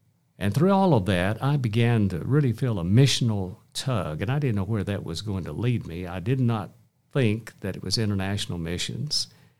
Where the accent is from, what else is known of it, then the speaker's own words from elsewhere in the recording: Birmingham, Alabama, United States; would be interested in one little boy growing up in Birmingham, Alabama.